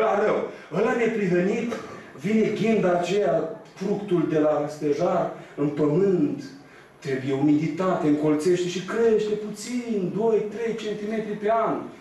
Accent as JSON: {"language": "Romanian", "region": "Bacău County", "country": "Romania", "said": "Eu vin chiar din Seva lui Ștefan, de acolo la 20 de kilometri de mine, este stejarul din Borzești"}